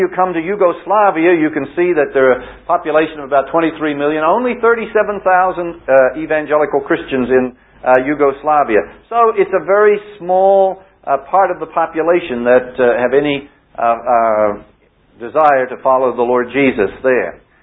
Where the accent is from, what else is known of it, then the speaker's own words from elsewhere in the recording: Australia; I can get one because I'm an Australian and travel on an Australian passport.